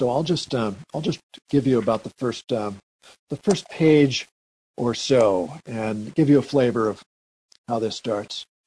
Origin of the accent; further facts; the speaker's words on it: Minnesota, United States; I was born and raised, as you say, in Minnesota.